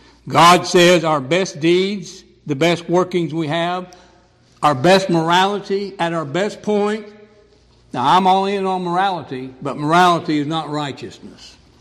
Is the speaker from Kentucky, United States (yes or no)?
no; Gooding, Idaho, United States; born there; My mother immigrated to this country in 1948. I wasn't born in Europe. I was born in Gooding, Idaho, 4 years later.